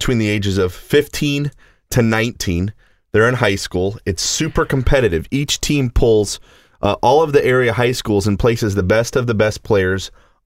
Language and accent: English; Fort Pierce, Florida, United States; So I'm from Fort Pierce, raised. My family's been here for years and years and years.